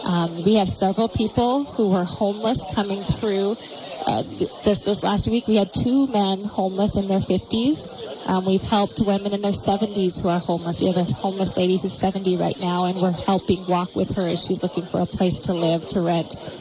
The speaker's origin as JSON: {"language": "English", "town": "Hamilton", "region": "Montana", "country": "United States", "tie": "born or raised there", "said": "And I grew up in Hamilton."}